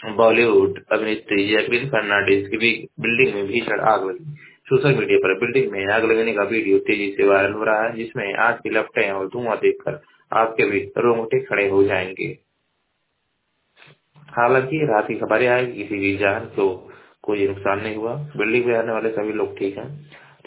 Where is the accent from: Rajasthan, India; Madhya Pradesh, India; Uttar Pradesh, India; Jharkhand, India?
Uttar Pradesh, India; Maharajganj; मैं जिला महाराजगंज का निवासी हूँ।